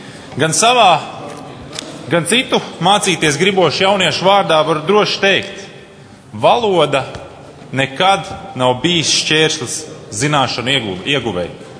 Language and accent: Latvian; Valmiera, Valmiera Municipality, Latvia; Es esmu dzimis un audzis Valmierā, mācījies Valmieras Viestura vidusskolā.